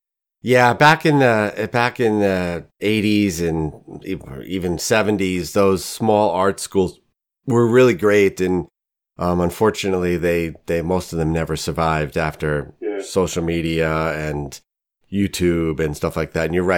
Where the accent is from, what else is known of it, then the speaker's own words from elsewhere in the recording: New York, United States; Listen, as a New Yorker, I completely understand the Philly dynamic.